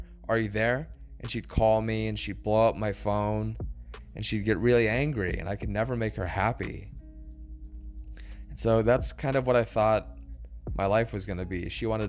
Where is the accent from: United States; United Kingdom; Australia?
United States; I put in my bio that I'm an American swiping from America, just trying to meet international people.